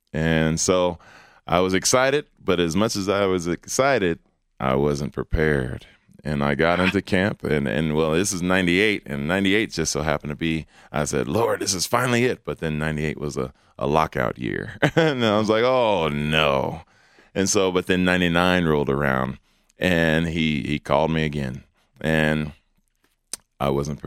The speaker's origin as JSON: {"language": "English", "town": "Denver", "region": "Colorado", "country": "United States", "tie": "born or raised there", "also_born_or_lived": "New York", "said": "For me, I grew up right here in Denver. My mother and I'm originally from New York. And my mother and I, we moved out here in 1979."}